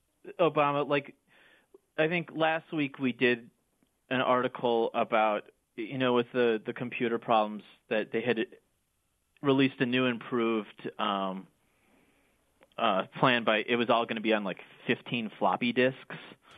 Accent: Wisconsin, United States; growing up in Wisconsin, I feel like people kind of have that sense of humor of being able to laugh at the problems

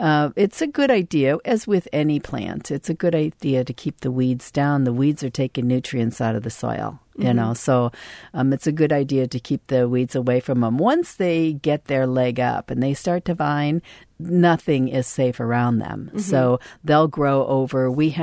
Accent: California, United States; What I said was I'm from California, and in California, if I didn't have them in March, then I would panic.

